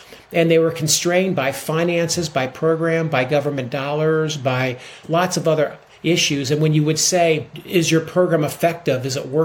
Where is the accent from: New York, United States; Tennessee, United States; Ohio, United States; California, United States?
Ohio, United States; I grew up in Central Ohio.